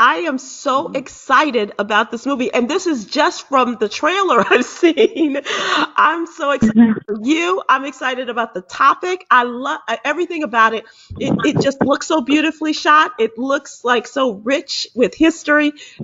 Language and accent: English; Chicago, Illinois, United States; now in Texas, United States; And I was born and raised in Chicago.